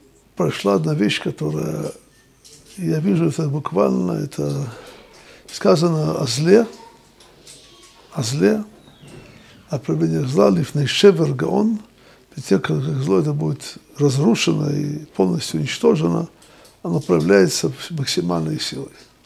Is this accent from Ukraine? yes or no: no; Russia; now in Israel; Мы из России, мы хотим здесь родную свинину, как в России. Мы хотим жить тут, как жили в России.